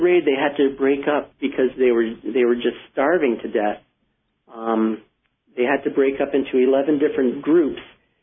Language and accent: English; Barton, Vermont, United States; And so growing up in Barton